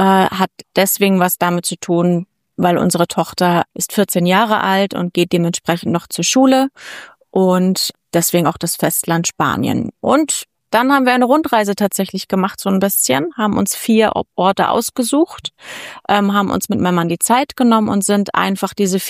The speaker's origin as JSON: {"language": "German", "region": "Northern Germany", "country": "Germany", "lives_now": "Spain", "said": "sehr hoch für uns Flachländer, ich komme aus dem Norden"}